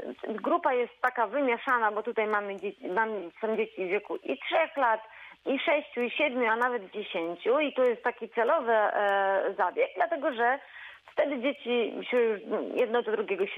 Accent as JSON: {"language": "Polish", "town": "Szprotawa", "region": "Lubusz Voivodeship", "country": "Poland", "said": "bo ja jestem ze Szprotawy i nie mogą przyjechać"}